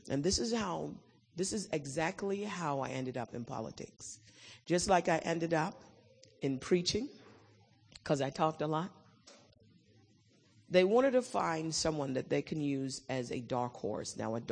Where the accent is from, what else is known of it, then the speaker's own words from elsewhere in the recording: United Kingdom; now in United States; I'm British American, and I came in to the United States about 18 years ago, although I did all my education here.